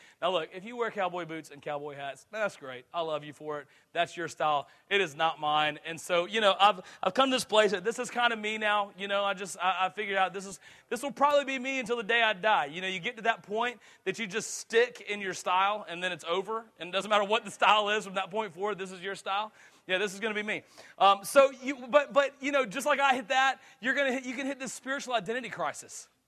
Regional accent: the South, United States; "No, I'm from the South. I hate the North,"

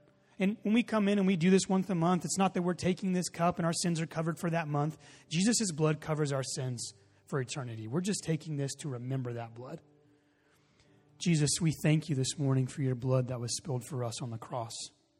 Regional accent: Dallas, Texas, United States; I grew up in Dallas, Texas, so I grew up about 10 minutes from the Texas Ranger Stadium.

